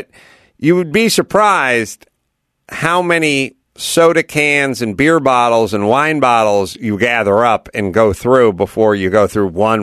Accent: North Hollywood, California, United States; I'm from North Hollywood. I'm just like, I don't know. Who cares?

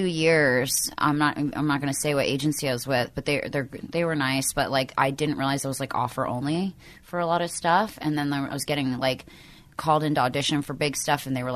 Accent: Philadelphia, Pennsylvania, United States; Outside Philly.

